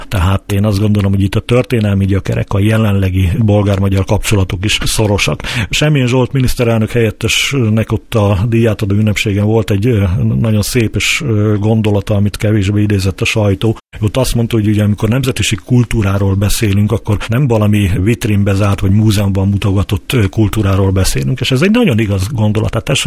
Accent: Hungary; ha engem megkérdeznek ilyen a nemzetiségemet tekintve, azt mondom, hogy magyar vagyok, mert igazság szerint ugye megcsináltam egy családfakutatást, a gyökerek azok valahol a felvidékre vezetnek.

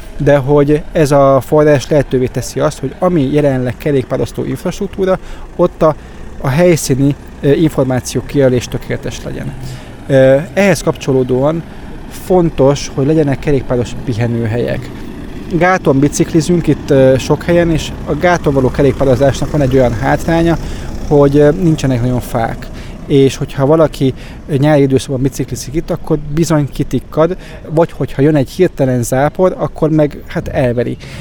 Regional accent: Győr, Győr-Moson-Sopron, Hungary; Én Győri vagyok, onnan származom, és nem ismertem ezt a vidéket

